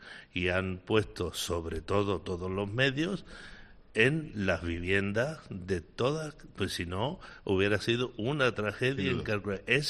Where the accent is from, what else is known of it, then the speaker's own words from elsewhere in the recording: Andalusia, Spain; el pueblo andaluz tiene mucho eso, que la tragedia la vivimos muy fuerte